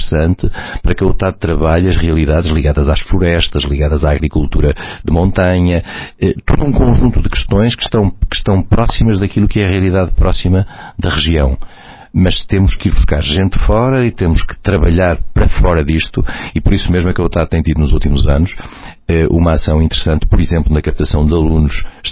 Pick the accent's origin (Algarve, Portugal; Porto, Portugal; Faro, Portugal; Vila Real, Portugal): Vila Real, Portugal; É a minha preocupação, como vila-realense, e como português também, digamos em geral, mas como vila-realense em particular